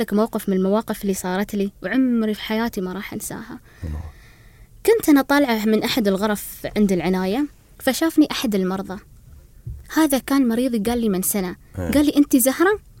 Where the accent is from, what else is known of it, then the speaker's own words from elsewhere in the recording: United Arab Emirates; كوني أنا إماراتية